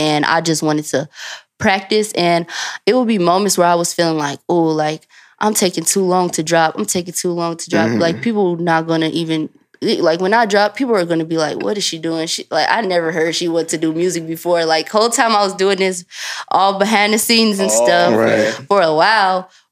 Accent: Chicago, Illinois, United States; I'm from Chicago, so seeing other artists, like, do their thing as far as, like

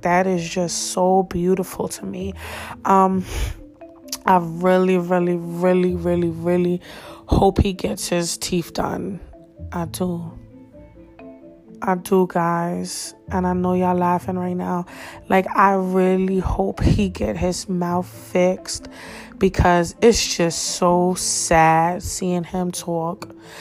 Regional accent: New York, United States; And, you know, I'm from New York, and like I feel like New York accents sound good when it comes to rapping.

